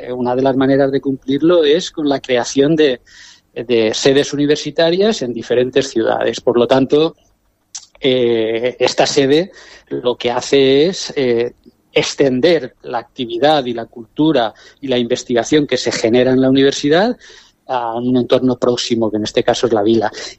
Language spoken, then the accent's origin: Spanish; Novelda, Valencian Community, Spain; now in Mutxamel, Spain; Soy de Novelda, sí.